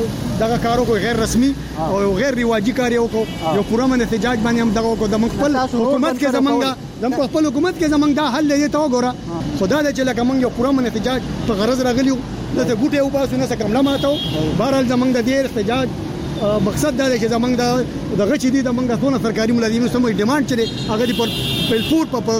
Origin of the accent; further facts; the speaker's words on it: Buner, Khyber Pakhtunkhwa, Pakistan